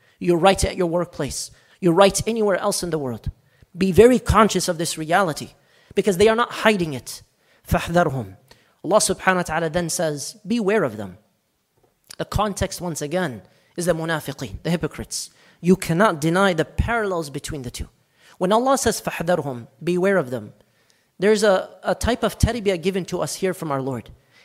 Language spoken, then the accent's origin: English; United States; And as American Muslims, we have to be very conscious of that.